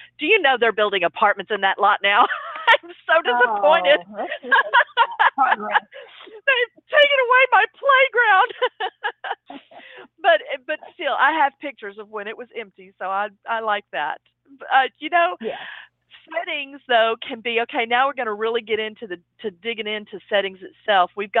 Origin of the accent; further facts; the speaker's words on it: Dallas, Texas, United States; It's actually set here in Dallas, which is my hometown.